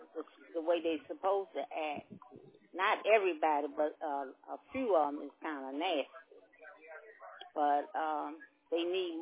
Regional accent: Smithfield, Virginia, United States; we're coming from Richmond into Smithfield, Virginia. And that's where I was raised partially there, and then I was born here

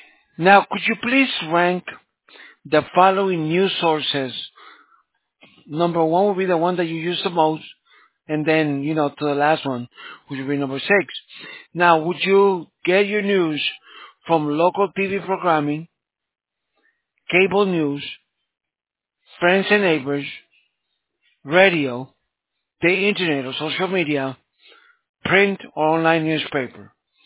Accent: San Francisco, California, United States; I'm from San Francisco, California.

